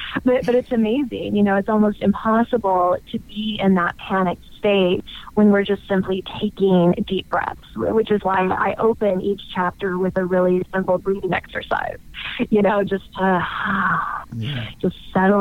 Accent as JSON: {"language": "English", "region": "Texas", "country": "United States", "moved": "yes", "lives_now": "Los Angeles, United States", "said": "I live in LA, California, and there's definitely, you know, this huge home birth movement, and I come from Texas originally"}